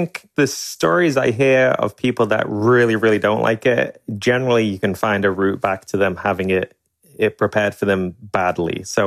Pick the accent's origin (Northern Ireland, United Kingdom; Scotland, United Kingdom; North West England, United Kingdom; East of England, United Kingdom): North West England, United Kingdom; now in Asheville, United States; So yeah, I'm definitely British and I grew up just north of Liverpool, northwest England, but I've been living in North Carolina, Asheville, North Carolina for the last 6 years.